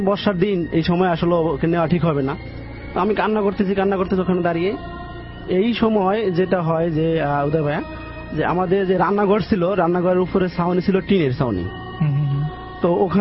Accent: Bhola, Barisal Division, Bangladesh; আমার বাড়ি ভোলা, ভোলা গোসাইহাট বাজারে।

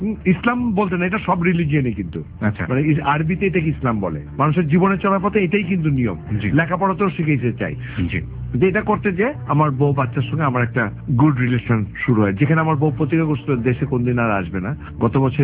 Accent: Bangladesh; আমি যে বাংলাদেশি ইয়েতে বড় হয়েছি

